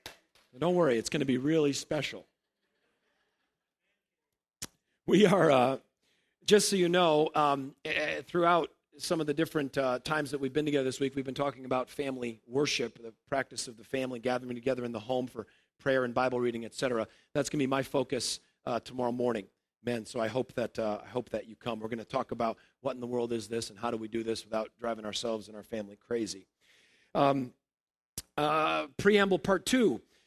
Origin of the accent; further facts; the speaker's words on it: Illinois, United States; We're from Illinois.